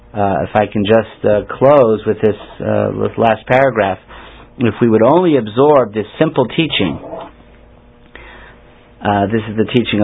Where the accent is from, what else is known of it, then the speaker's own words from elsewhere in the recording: Silver Spring, Maryland, United States; I'm from Silver Spring. That's where we were visiting at the time.